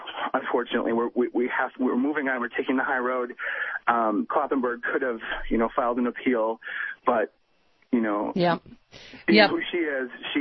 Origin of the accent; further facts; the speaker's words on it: Brookfield, Wisconsin, United States; That's my hometown, so that's where I grew up, in Brookfield.